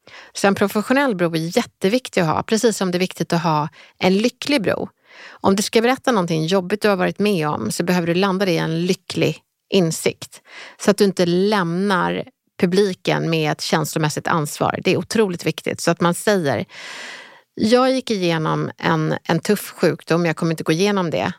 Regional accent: Helsingborg, Skåne, Sweden; Jag är uppväxt i Helsingborg och det är så himla fint när man står nere vid kajen, för på andra sidan så ser man Danmark.

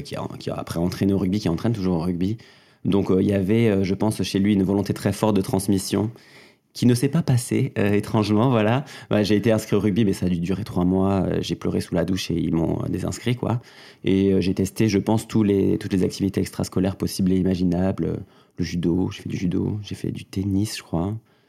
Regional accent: Mauvezin, Occitanie, France; J'ai grandi dans le Gers, un petit département pas loin de Toulouse. En général, je dis que je viens de Toulouse. C'est plus simple pour tout le monde, parce qu'il n'y a pas de grande ville dans le Gers.

